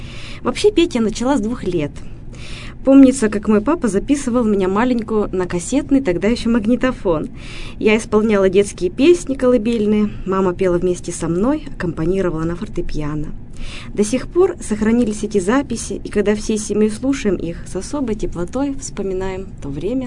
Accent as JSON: {"language": "Russian", "town": "Berezniki", "region": "Perm Krai", "country": "Russia", "tie": "born there", "said": "Родилась я в Пермском крае, в городе Березники, который исследователи справедливо называют городом белых берез."}